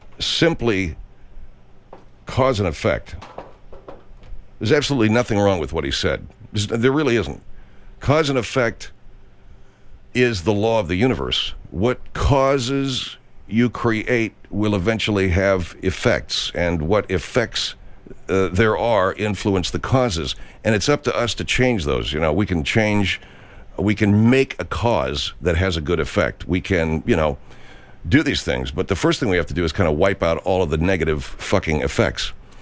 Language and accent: English; Arcadia, California, United States; also born or lived in Sierra Madre; because I grew up in Arcadia, which is right there in the just below the foothills. And then for a while I lived in Sierra Madre, which is in the foothills of the San Gabriel Mountains.